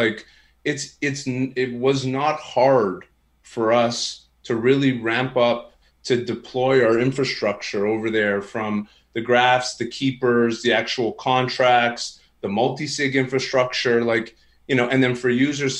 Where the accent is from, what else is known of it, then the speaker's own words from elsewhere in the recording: Canada; you probably could tell I'm Canadian with the way that I said